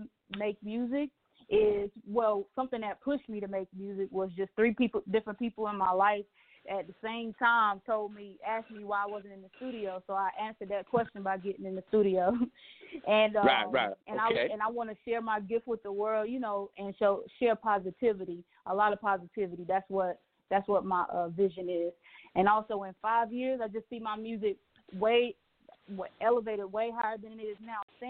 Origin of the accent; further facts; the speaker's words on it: Charlotte, North Carolina, United States; I'm from Charlotte, North Carolina.